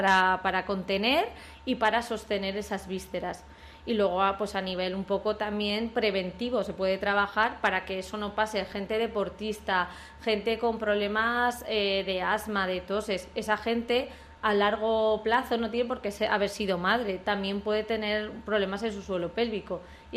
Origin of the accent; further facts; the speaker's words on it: Zaragoza, Aragon, Spain; Sí, la verdad que yo soy de Zaragoza